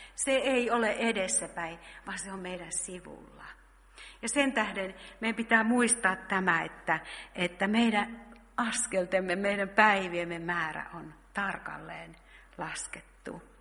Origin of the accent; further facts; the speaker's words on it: North Karelia, Finland; olen semmoisena alle 10-vuotiaana antanut jo elämäni Jeesukselle. Sieltä Pohjois-Karjalasta olen kotoisin